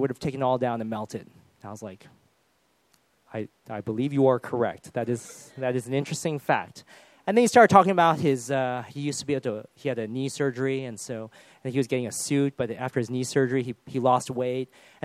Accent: United Kingdom; then being British that I am, immediately I said, good weather we're having.

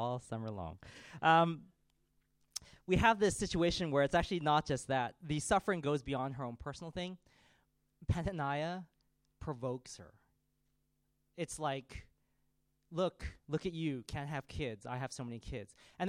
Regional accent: United States; I'm American. That's how we think.

